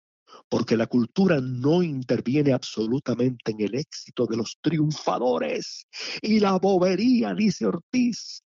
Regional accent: Cuba; yo recuerdo mi niñez en Cuba

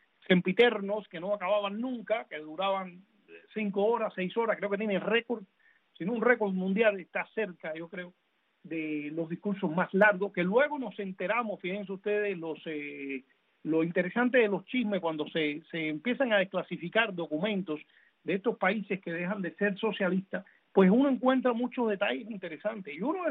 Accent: Cuba; moved away; cuando yo salí de Cuba

